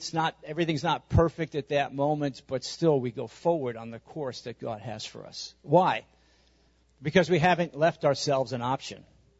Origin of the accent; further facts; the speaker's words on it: Long Island, New York, United States; I'm from Long Island. Well, are we going to move back to Long Island?